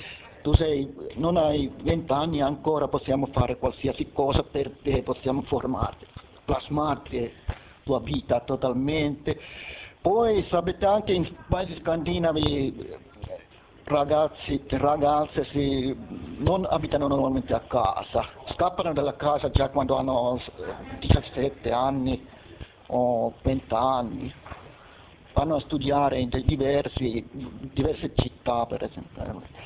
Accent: Finland; Italian is a second language; Io vengo dalla Finlandia

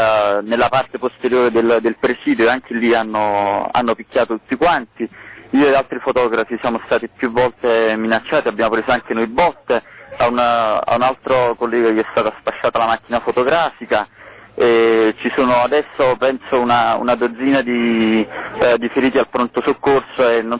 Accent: Naples, Campania, Italy; sono di Napoli

